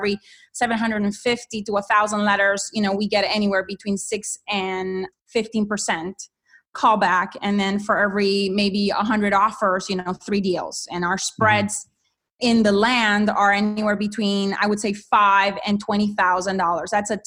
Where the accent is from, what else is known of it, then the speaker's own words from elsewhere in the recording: Honduras; moved away; So I am originally from Honduras, and I came here back in 1995